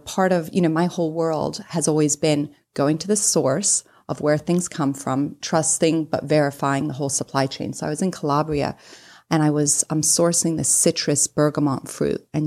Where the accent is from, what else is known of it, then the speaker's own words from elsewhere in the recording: England, United Kingdom; moved away as an adult; now in United States; Growing up in England, like you said, you know, it rains every day and I love that weather. But as an adult, I've lived in Florida my entire adult life